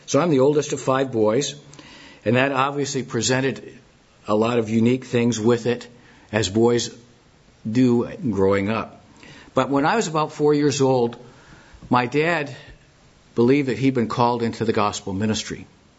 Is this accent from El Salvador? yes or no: no; Detroit, Michigan, United States; born there; I was born, my folks were living outside Detroit, Michigan at the time. I was born in just outside Detroit.